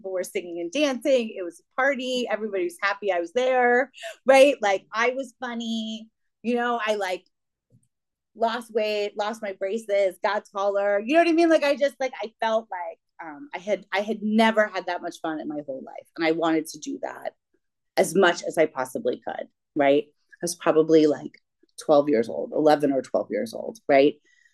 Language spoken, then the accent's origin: English; Arlington, Virginia, United States; now in Rockville, United States; I grew up in Virginia. I grew up in Arlington, Virginia, outside of DC. I now live in Rockville, outside of DC, so I haven't gone very far.